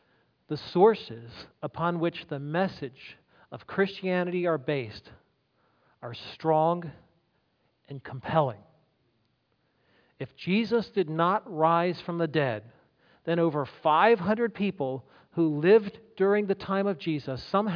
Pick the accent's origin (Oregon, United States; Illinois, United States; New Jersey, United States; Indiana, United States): New Jersey, United States; Manahawkin; I'm like, yeah, I'm from Manahawkin. He says, did you go to Southern Regional High School? I'm like, yeah, I went to Southern Regional High School.